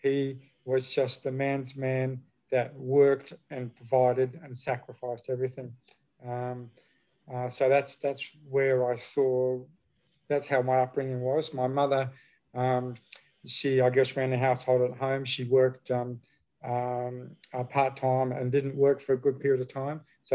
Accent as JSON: {"language": "English", "region": "Queensland", "country": "Australia", "tie": "born or raised there", "moved": "as an adult", "lives_now": "Sydney, Australia", "said": "I'm from Queensland, born and bred in Queensland, spent 50 years up there and moved down here 6 years ago for my wife's work."}